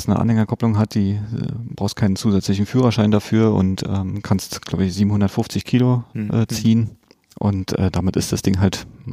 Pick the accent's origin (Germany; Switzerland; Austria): Germany; East Germany; bei uns im Osten